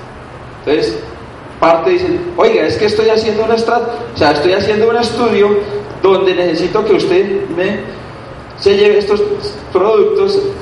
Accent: Colombia; como buenos colombianos

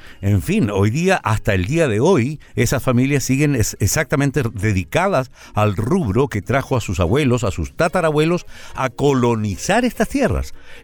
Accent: Chile; qué poco nobles que somos los chilenos

